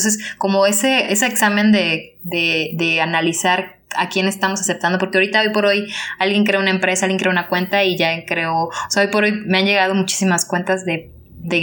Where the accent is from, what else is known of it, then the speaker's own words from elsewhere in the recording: Spain; yo vengo de España y en general nunca me he encontrado con eso